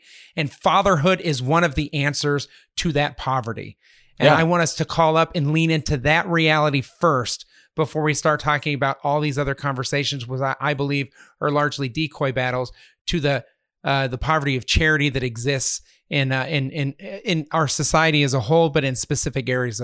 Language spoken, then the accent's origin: English; Littleton, Colorado, United States; For those of you who don't know my story, I grew up in Littleton, Colorado.